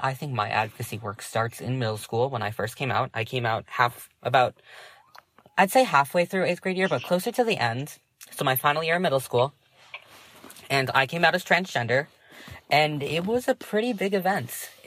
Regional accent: Massachusetts, United States; I'm 16 years old. I'm from Massachusetts

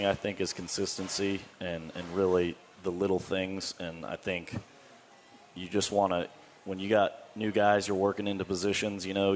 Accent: Michigan, United States; So I'm originally from Michigan.

